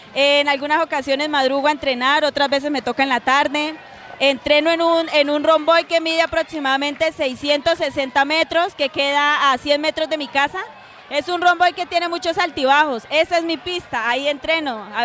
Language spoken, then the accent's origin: Spanish; Huila, Colombia; soy huilense y me siento muy orgullosa de estar aquí representando mi departamento, mi municipio, mi vereda, porque no soy de una ciudad, soy del campo, vengo de una parte cafetera